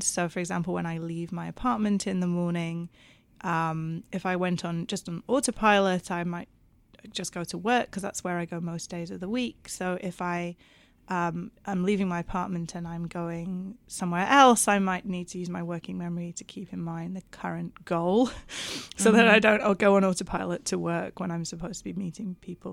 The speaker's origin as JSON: {"language": "English", "country": "United Kingdom", "said": "I am British."}